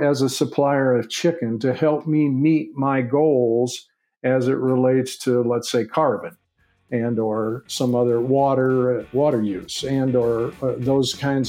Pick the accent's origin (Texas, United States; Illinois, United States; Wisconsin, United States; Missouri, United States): Illinois, United States; also born or lived in Iowa; You know, I was raised in the Midwest, in Illinois and Iowa.